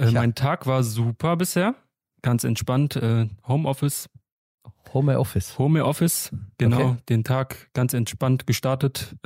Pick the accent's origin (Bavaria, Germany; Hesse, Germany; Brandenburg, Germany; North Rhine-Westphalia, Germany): North Rhine-Westphalia, Germany; Neuss; Genau, bin dort groß geworden, bin dort aufgewachsen. Durfte dort ungefähr 20 Jahre meines Lebens verbringen.